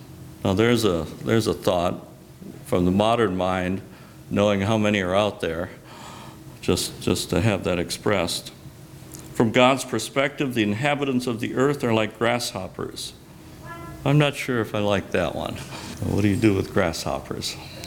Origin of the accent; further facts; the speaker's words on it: Chicago, Illinois, United States; growing up in the Chicago area and reminded me of being in Austin in February